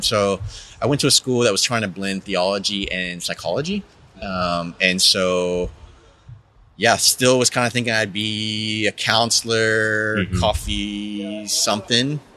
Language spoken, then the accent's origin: English; Texas, United States; You know, I grew up in Texas, but I imagine maybe this is like the Midwest or something